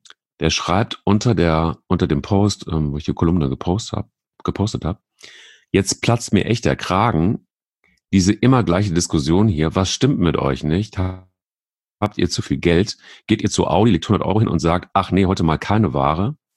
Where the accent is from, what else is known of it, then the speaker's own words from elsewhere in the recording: Rhineland-Palatinate, Germany; Bei uns im Westerwald sagt man schibbelig.